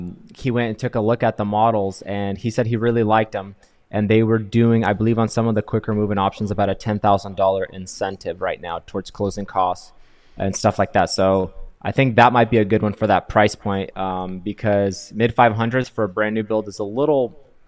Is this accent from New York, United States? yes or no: no; Rocklin, California, United States; look at West Roseville, when I was growing up, that was all just farmland. Even a lot of Rockland. I grew up in Rockland.